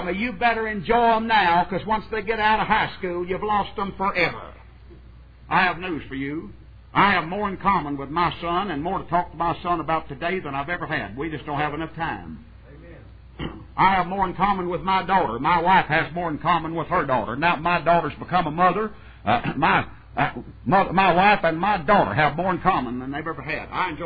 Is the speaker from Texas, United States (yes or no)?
yes; Texas, United States; In my home state of Texas, to go out in the coldest part of December and January